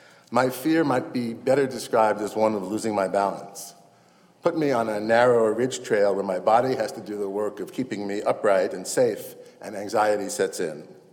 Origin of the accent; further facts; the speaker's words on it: Brooklyn, New York, United States; I grew up in Brooklyn, New York. I was raised Jewish.